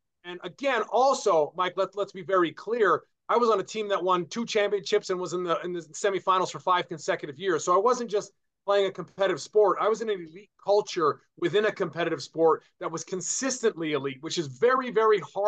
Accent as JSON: {"language": "English", "town": "Vancouver", "region": "British Columbia", "country": "Canada", "tie": "born or raised there", "said": "I'm a Canadian. Born and raised in Vancouver, BC."}